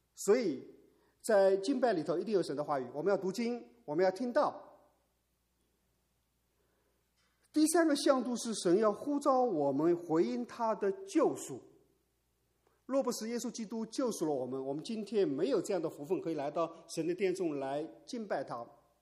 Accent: China; 今年对我们中国人来说很特别，一月份可以过两次年

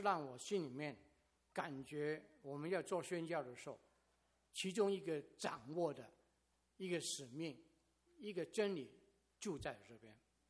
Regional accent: Hong Kong; 我在香港长大，香港那时候呢就可以派报纸

